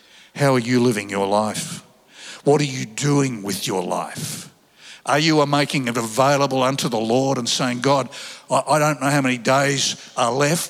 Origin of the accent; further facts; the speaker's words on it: Sydney, New South Wales, Australia; also born or lived in Melbourne; I grew up in Sydney, which, you know, was my hometown. Great beaches, lots of friends, good job, all that. And then the company I worked for transferred me to Melbourne.